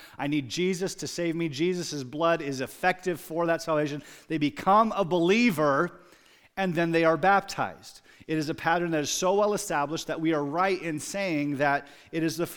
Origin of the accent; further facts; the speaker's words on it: Pella, Iowa, United States; my parents grew up in the Christian Reformed Church, which I grew up in Pella. In Pella, there are 5 Christian Reformed churches and 5 Reformed churches.